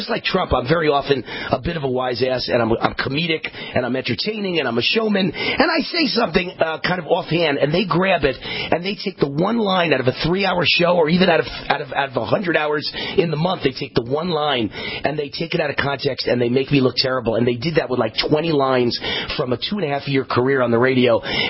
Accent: New York, United States; I'm not a man of God, but I'm a man from New York

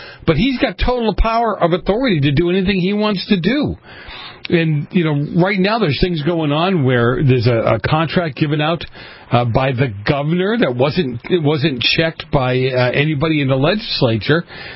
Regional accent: Boston, Massachusetts, United States; growing up in Boston, later on, when you start hearing the stories and you go, well, wait a minute, I lived right there. I was right around the corner from that.

